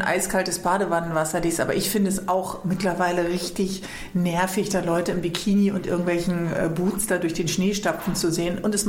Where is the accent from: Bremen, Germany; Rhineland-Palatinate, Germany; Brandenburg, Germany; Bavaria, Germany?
Bremen, Germany; Geht um etwas, was mit meiner Heimatstadt zu tun hat.